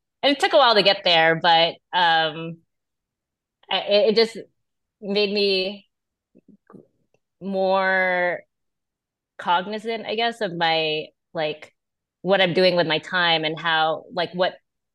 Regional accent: California, United States; So I was part of like a big tech layoff in the Bay Area. That's where I'm from, and I grew up in the Bay Area.

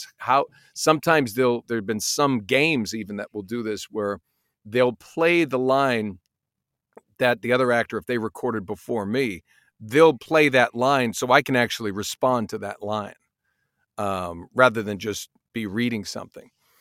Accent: Massachusetts, United States; I grew up near Boston, which is kind of the bastard cousin.

